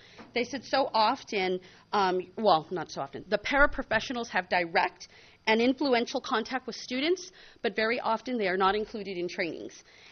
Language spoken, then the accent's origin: English; California, United States; the last thing that I was very proud of as a Californian